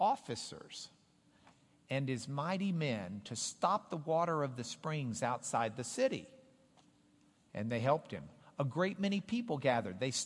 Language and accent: English; Lubbock, Texas, United States; I'm from Lubbock. To us, it's a mountain.